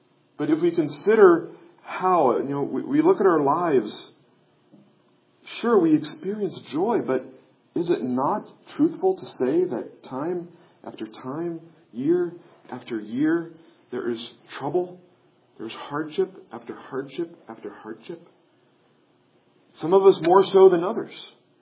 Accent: Kansas City, Missouri, United States; As I was growing up in Kansas City in 1993, that region experienced what I think we still call back there the Great Flood.

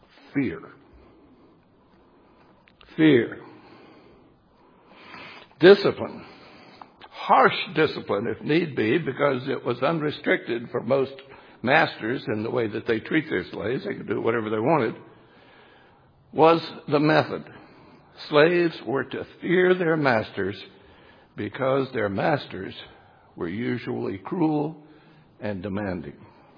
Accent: the South, United States; And I come from the South, raised in the heritage of the War of Northern Aggression.

